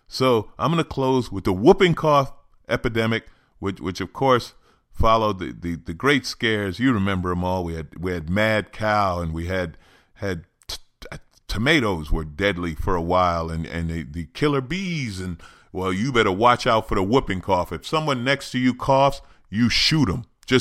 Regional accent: New York, United States; now in Los Angeles, United States; Now, I grew up in New York. I live

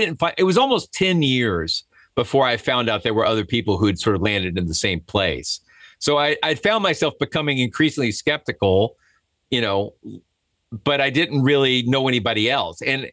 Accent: Georgia, United States; now in Kennesaw, United States; I'm in Kennesaw, Georgia, which is different. I mean, we're like 18 miles away from my hometown. So I've been all over the world and somehow landed right smack next to my home.

